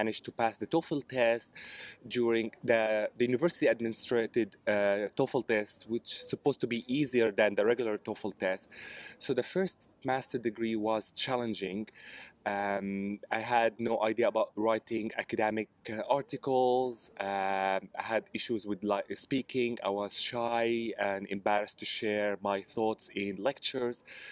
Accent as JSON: {"language": "English", "country": "Syria", "tie": "born or raised there", "second_language": "English", "moved": "as an adult", "lives_now": "United States", "said": "So I was born and raised in Syria until 2014. I decided to leave the country, or like late 2013, I decided to leave the country. And I initially left to the US where I started learning English."}